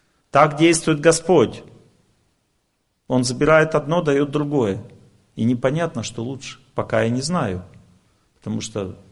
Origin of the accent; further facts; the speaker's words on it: Krasnodar, Krasnodar Krai, Russia; Шел дождь, холодно, я из Краснодара.